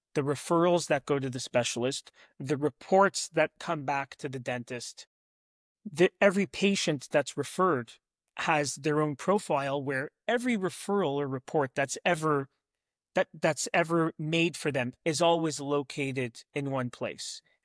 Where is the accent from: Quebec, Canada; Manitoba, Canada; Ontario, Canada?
Quebec, Canada; Montreal; So coming out of dental school, I did a residency in my hometown of Montreal for a year.